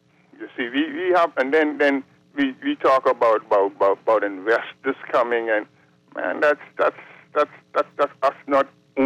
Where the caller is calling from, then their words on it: New Providence, Bahamas; Yeah, I'm from St. Barnabas, and so you know.